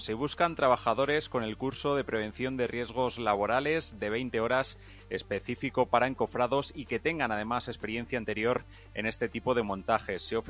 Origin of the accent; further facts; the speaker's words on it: Leganés, Community of Madrid, Spain; now in Madrid, Spain; yo soy de Leganés, pero ya vivo en Madrid, así que ya siento San Isidro como mío